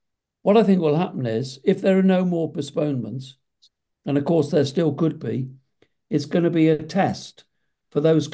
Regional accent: Worcester, West Midlands, United Kingdom; I'm a veteran Worcester City fan. That's my hometown club.

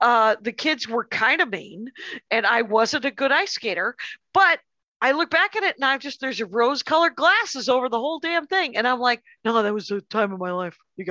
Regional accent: Wisconsin, United States; because I'm from Wisconsin

